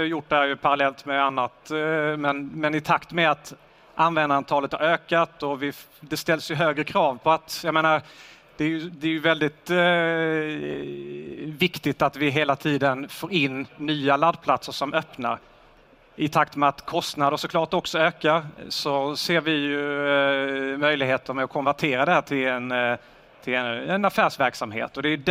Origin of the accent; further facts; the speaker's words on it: Sweden; Vi är svenskar. Vi har haft Skandinavien, Sverige som en utgångspunkt.